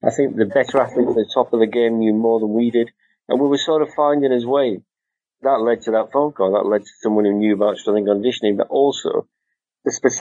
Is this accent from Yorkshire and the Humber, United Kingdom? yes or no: yes; Halifax, Yorkshire and the Humber, United Kingdom; I came from Halifax as a brass band person, with my father was a brass band player.